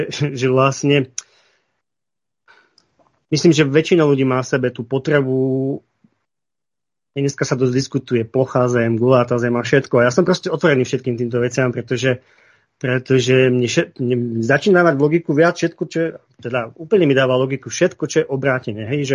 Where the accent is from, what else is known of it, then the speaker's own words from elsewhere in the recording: Vysoké Tatry, Prešov Region, Slovakia; ideme na Liptov a proste pochádzam z Vysokých, mňa to tam nepúšťalo